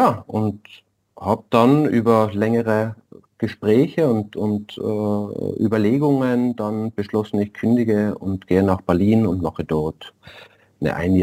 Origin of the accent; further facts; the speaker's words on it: Innsbruck, Tyrol, Austria; accent: Tyrolean; also born or lived in Gummersbach; geboren allerdings in Gummersbach in der Nähe von Köln, also in Deutschland, und aber auch gewachsen in Innsbruck und deswegen auch mein Dialekt, ein österreichischer, ein Tiroler, aus Innsbruck komme ich.